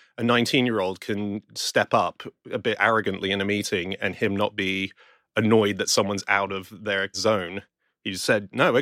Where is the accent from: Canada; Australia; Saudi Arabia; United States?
Australia; I'm Australian.